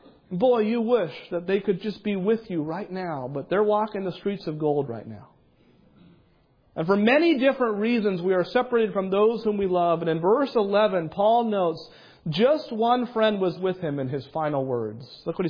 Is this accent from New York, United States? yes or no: no; New Hampshire, United States; I grew up in New Hampshire. I graduated from high school in Wisconsin.